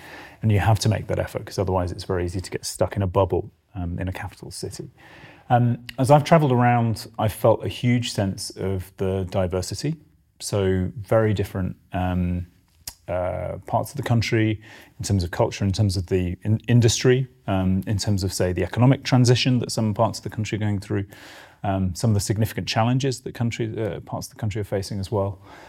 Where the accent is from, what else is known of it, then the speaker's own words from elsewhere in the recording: United Kingdom; as a Brit